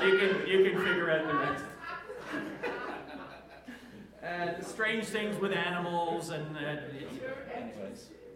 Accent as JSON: {"language": "English", "region": "Quebec", "country": "Canada", "said": "So, being from Quebec, we figured, what the hell is Chicken Quebec? We have never heard of this, and we're from Quebec."}